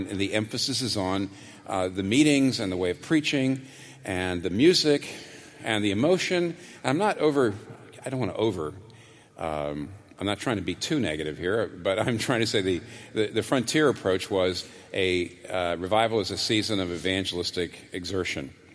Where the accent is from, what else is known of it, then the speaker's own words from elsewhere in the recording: Northeast, United States; moved away as an adult; I was not from the South. I was a Northeastern kid, a Yankee. And when I moved to the South back in the 1970s, I was surprised, actually.